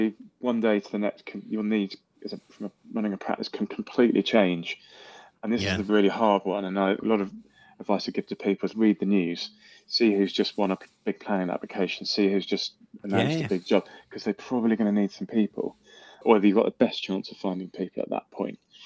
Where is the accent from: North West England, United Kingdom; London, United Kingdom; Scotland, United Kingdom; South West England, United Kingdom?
South West England, United Kingdom; I grew up in Cornwall. There's not a huge amount of job opportunities in architecture in Cornwall